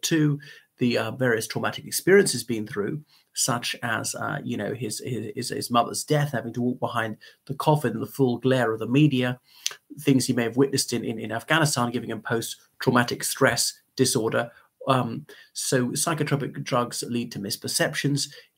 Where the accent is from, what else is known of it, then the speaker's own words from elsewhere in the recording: Ireland; from Ireland in a chilly room.